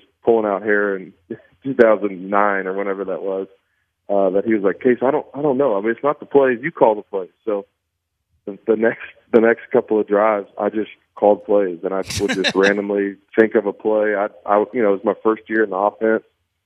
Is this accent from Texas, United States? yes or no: yes; Abilene, Texas, United States; So I'm from Abilene.